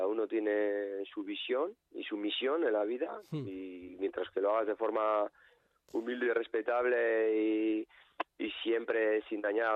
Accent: Basque Country, Spain

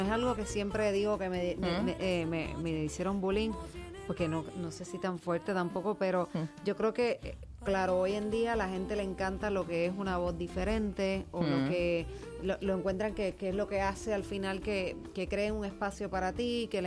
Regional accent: Puerto Rico; obviamente tengo toda mi familia todavía en Murcia, así que es parte de mí, aunque soy de Puerto Rico

